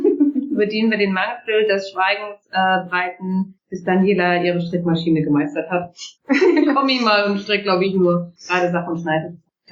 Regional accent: Schleswig-Holstein, Germany; Das sind wir Schleswig-Holsteiner

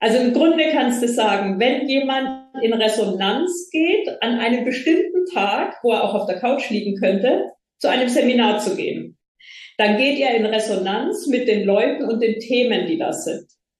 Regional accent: Bavaria, Germany; ich komme aus Bayern, konservativ Bayern, schön katholisch.

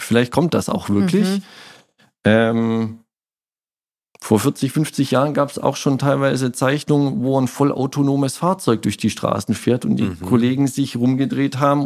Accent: Baden-Württemberg, Germany; ich selber bin Schwabe

